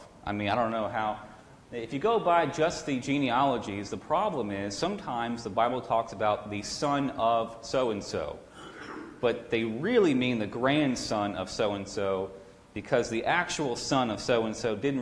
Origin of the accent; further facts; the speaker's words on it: Virginia, United States; because I made such a strong point when I was in preaching school to say I'm from Virginia. They go, oh, West Virginia? No, different state.